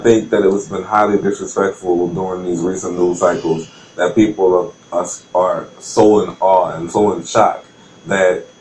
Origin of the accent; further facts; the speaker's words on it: New Orleans, Louisiana, United States; now in Houston, United States; I'm from New Orleans. I'm a Katrina evacuate, and I went to those schools that you're talking about